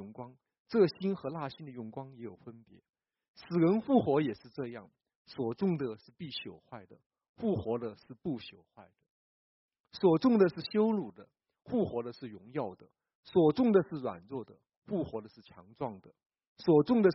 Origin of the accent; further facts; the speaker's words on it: China; 似乎我们中国人正在尝试着寻找信仰